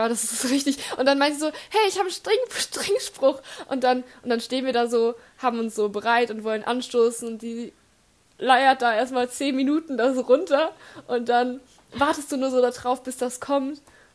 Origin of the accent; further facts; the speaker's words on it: Cologne, North Rhine-Westphalia, Germany; Ich komme aus der Stadt mit K.